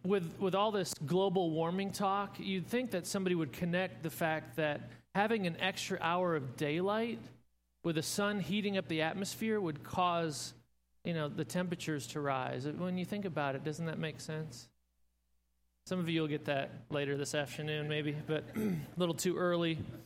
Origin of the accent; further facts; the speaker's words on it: Minnesota, United States; I figured that since I grew up in Minnesota, I could probably just knew how to play naturally